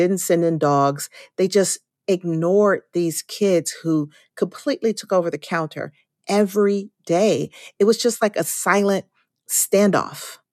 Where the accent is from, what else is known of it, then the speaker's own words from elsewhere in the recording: Atlanta, Georgia, United States; and I grew up in Atlanta post-segregation in a big city.